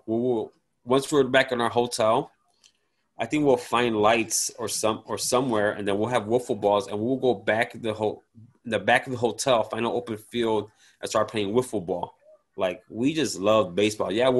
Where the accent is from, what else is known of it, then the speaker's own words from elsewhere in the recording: Chicago, Illinois, United States; That was awesome because that's where my family's from, Puerto Rico. I am Puerto Rican, but I was born and raised in Chicago.